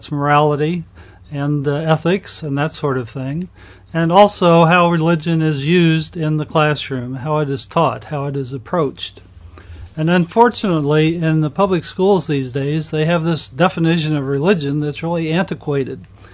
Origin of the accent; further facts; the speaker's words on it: Ohio, United States; We have two in Kansas, and I'm from Ohio.